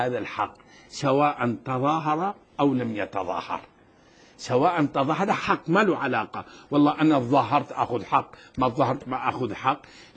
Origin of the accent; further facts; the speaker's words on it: Syria; هذا أمر معروف عندنا بالشام، ما في عنصريات.